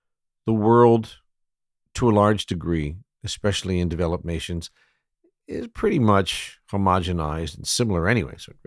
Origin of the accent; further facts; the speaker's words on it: Pasadena, Maryland, United States; When I was young, growing up in Pasadena, Maryland, on the east coast of the U.S., I was a dedicated Anglophile.